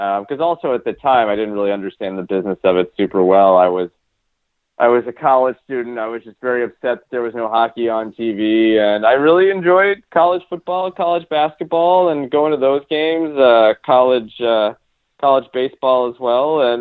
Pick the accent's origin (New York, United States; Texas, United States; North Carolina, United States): New York, United States; New York City; I'm from New York City originally, and I went to games growing up at Madison Square Garden with my dad.